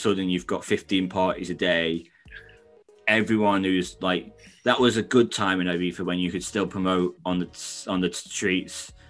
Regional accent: Stoke-on-Trent, West Midlands, United Kingdom; Obviously, I'm from Stoke. So like the best thing about Stoke-on-Trent when you're like 18 to 21

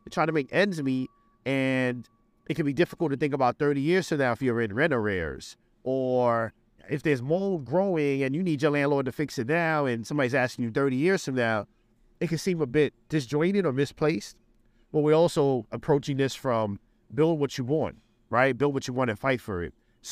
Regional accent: Bronx, New York, United States; And I was born and raised in the Bronx. And what I saw in the Bronx wasn't deficits, but I saw tons of creativity, tons of innovation and problem solving, and a lot of imagination, right?

